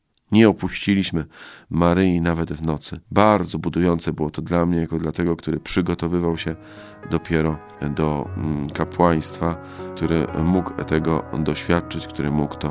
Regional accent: Ostrów Wielkopolski, Greater Poland Voivodeship, Poland; Ostrów Wielkopolski, moja rodzinna miejscowość

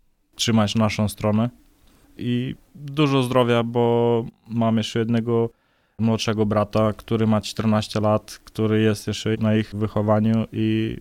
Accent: Moldova; Polish is a second language; U nas w Mołdawii jest na przykład ciężko z pracą i większości rodzin nie są razem cały czas

